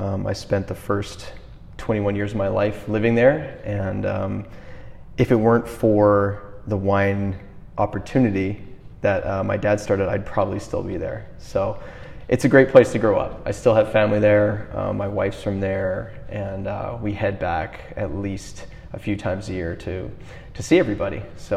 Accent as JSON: {"language": "English", "town": "Edmonton", "region": "Alberta", "country": "Canada", "tie": "born or raised there", "said": "So I was born in Edmonton, Alberta, Canada, which for those who don't know where Alberta is, for your listeners that aren't aware, that's sort of above Montana in the western part of Canada. So Edmonton is one of the more northern cities in that province"}